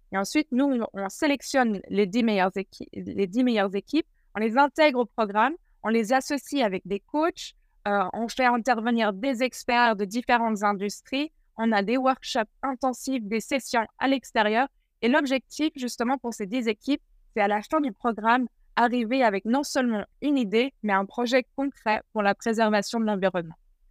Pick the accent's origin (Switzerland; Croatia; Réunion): Switzerland; born there; je suis née en Suisse, aujourd'hui j'ai 31 ans